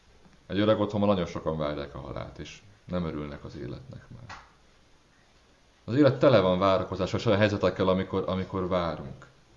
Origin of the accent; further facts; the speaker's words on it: Pécs, Baranya, Hungary; Én Pécsről származom, Pécsen vannak ilyen számlálós piros lámpák.